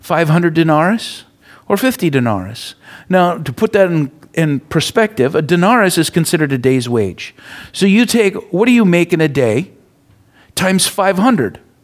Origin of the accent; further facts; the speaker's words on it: United States; It's weird, but you know, I'm American. I don't get this stuff.